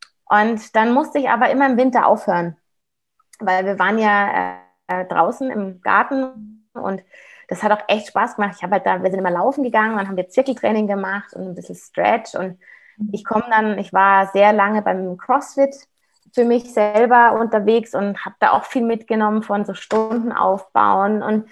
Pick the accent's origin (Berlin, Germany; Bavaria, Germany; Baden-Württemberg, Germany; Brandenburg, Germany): Bavaria, Germany; Munich; ich bin ja aus Aubing. Ich bin ja hier aus Münchner Westen. Ich kenne die Leute hier.